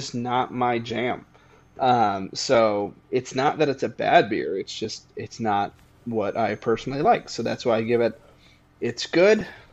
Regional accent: Ireland; I am Irish. I am an Irish person.

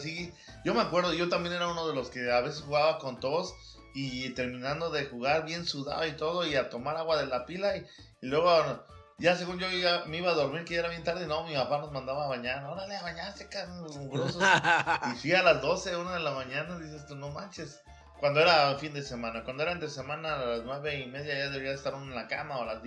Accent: Mexico; si eres paisa, si vienes de allá como nosotros que venimos de México

